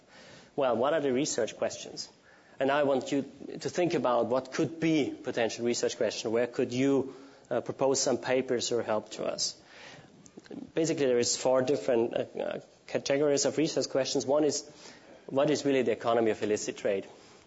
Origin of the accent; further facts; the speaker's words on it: Austria; so I'm also from Austria